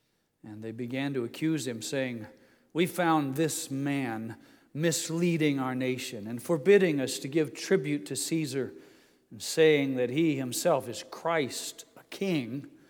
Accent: Indiana, United States; I'm from Indiana, so I'm never exactly sure how to pronounce the name of the museum in Paris.

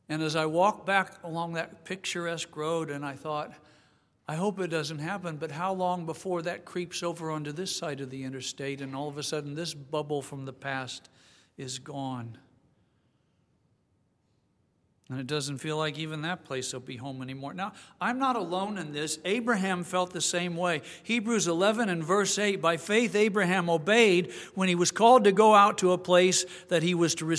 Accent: Greenwood, Indiana, United States; I'm from Greenwood, but we took a little detour and drove through the places where I grew up. It was almost unrecognizable. I'm not from Greenwood anymore. We went to Whiteland High School.

